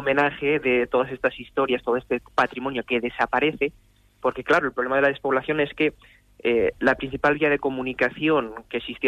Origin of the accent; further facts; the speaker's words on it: Castile and León, Spain; conocer bastante bien toda la realidad, en mi caso de la provincia de Soria y de Burgos, porque también soy de Burgos